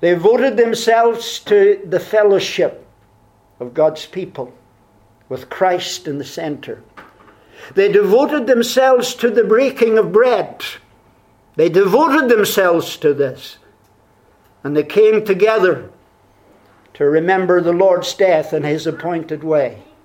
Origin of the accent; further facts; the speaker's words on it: United Kingdom; I've said to you before, I come from Britain.